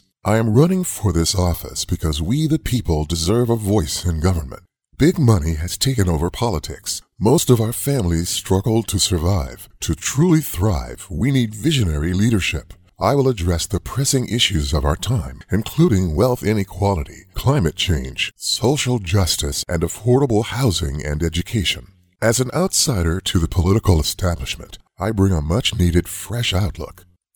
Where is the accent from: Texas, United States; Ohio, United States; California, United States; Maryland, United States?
California, United States; I've lived and worked in this district since 2010. I grew up in the Bay Area with roots throughout Northern California.